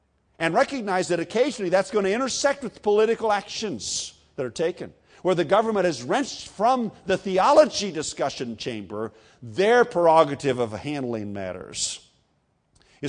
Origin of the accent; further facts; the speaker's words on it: Iowa, United States; he's from my home state of Iowa